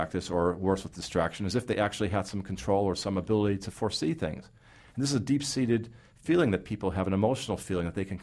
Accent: Chicago, Illinois, United States; let's say that the Yankees are playing the Cubs, since I'm from Chicago

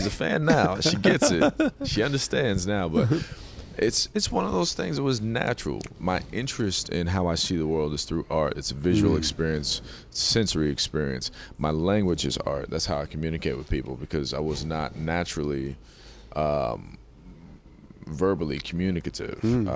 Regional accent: North Carolina, United States; born there; Well, I was born in North Carolina, yeah.

